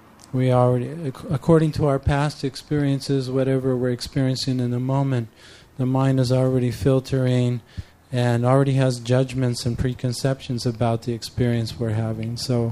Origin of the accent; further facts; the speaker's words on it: San Francisco, California, United States; yes, I grew up in San Francisco. That's who I am.